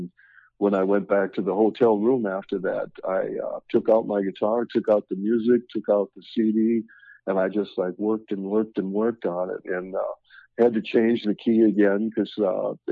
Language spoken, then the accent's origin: English; Wisconsin, United States; And I grew up in Wisconsin, and there was a club called Clark Kent Super Joint, which is a brand new club